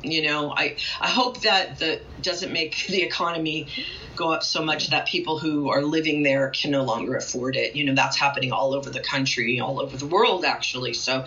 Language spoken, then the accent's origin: English; Los Angeles, California, United States; when I was very young and I grew up in Los Angeles